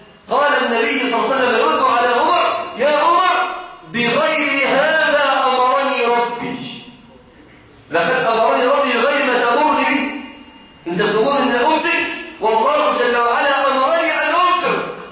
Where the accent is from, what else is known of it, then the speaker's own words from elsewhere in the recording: Egypt; احنا كمصريين